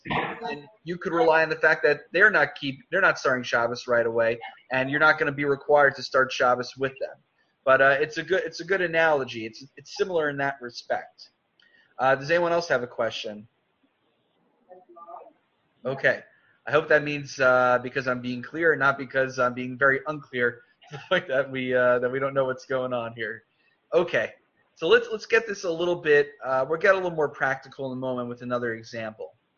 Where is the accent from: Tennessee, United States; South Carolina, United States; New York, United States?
New York, United States; Far Rockaway; Let's say where I grew up in Farakwe, everyone wears a hat and jacket to davening.